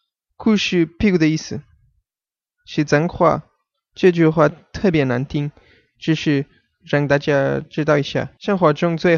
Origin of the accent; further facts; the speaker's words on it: Portugal; Porque os portugueses também gostam muito de comer. 因为我们葡萄牙人也很喜欢吃啊